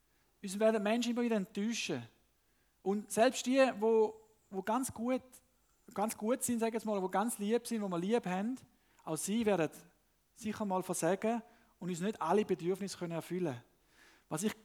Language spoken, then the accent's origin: German; Panama; Als ich aufgewachsen bin in Panama, dort hat man häufig nicht Zäune, sondern eben Mauern.